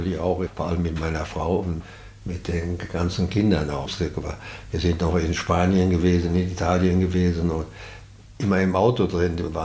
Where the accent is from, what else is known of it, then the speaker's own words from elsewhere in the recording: Witten, North Rhine-Westphalia, Germany; born there; Und ich war ja Dortmunder Junge. Ich bin ja nicht aus Dortmund, ich bin ja aus Witten geboren.